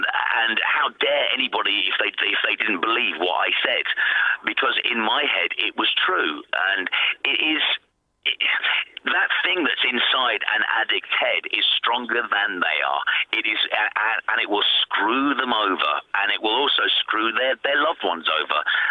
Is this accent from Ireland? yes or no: yes; Ireland; my excuse very, very young was, I'm from Ireland.